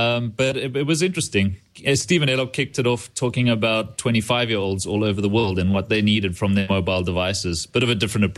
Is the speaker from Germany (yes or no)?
no; South Africa; I'm from South Africa